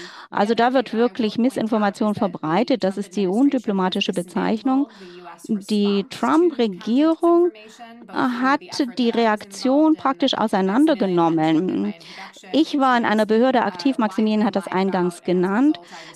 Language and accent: German; United States; Natürlich, ich als Amerikanerin glaube ja, ausländische Interferenz, das ist nicht mein größtes Problem.